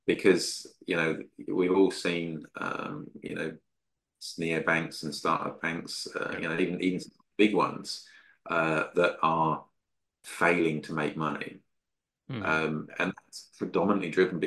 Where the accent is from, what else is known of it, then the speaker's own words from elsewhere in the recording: Midlands, United Kingdom; moved away as an adult; the UK was my home for 40 years. I was brought up there in the Midlands. I left school at 18.